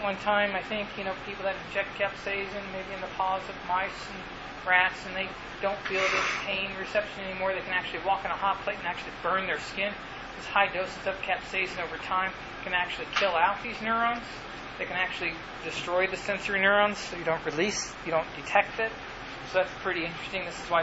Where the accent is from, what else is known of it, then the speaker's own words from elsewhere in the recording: Sweetwater, Texas, United States; Come to my hometown, Sweetwater, Texas.